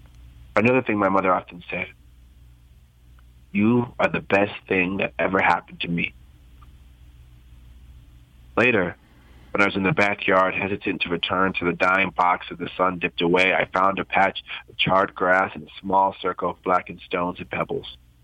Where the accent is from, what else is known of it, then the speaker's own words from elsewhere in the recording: Queens, New York, United States; I was born in Queens. I spent most of my life within, like, probably 300 miles of where I was born. I'm from New York, and I've been in New York.